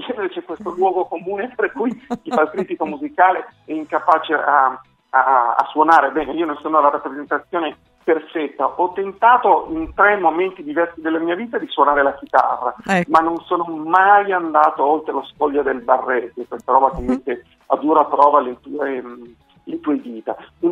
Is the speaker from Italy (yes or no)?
yes; Turin, Piedmont, Italy; Io sono di Torino